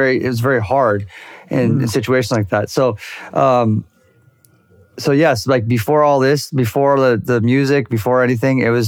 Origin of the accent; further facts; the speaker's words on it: Newport Beach, California, United States; I know because I grew up in Orange County. You know, I grew up in Newport Beach. At the time, was 96% white.